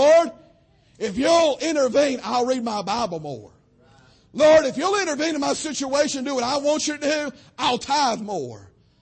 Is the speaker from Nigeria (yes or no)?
no; North Carolina, United States; I'm from Western North Carolina.